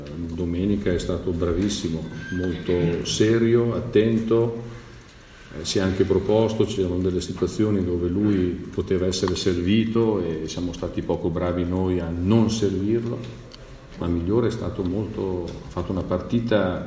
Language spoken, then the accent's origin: Italian; Palermo, Sicily, Italy; Io vengo da Palermo